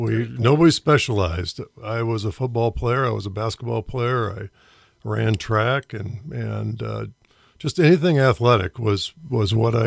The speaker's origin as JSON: {"language": "English", "town": "Sioux Falls", "region": "South Dakota", "country": "United States", "tie": "born or raised there", "also_born_or_lived": "Vermilion, South Dakota / Waterloo, Iowa", "said": "I grew up mainly in Sioux Falls, South Dakota, but I was born in Vermilion. My father was a football coach there, and then we moved to Waterloo, Iowa, where he served as a football coach for a couple years, and then back to Sioux Falls."}